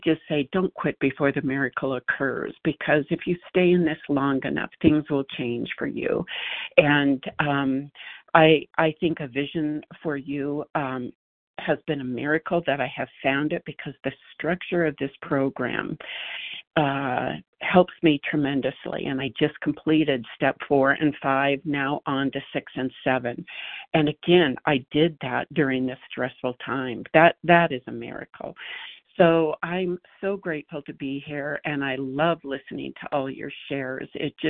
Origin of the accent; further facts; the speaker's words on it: Montana, United States; I am from Montana.